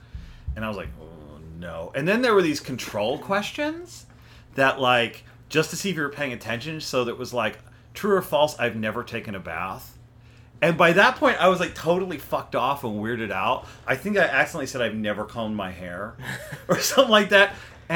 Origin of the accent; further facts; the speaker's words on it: New Jersey, United States; and I came from New Jersey, which had, like, you know, my high school had like a lot of non-white kids in it, and we had kids who didn't even speak English in my high school.